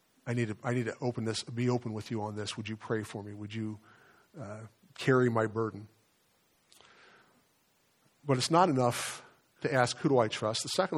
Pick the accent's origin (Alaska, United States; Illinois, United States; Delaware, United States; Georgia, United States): Delaware, United States; Kirkwood Gardens and Kaimensi Garden, where I grew up down in Delaware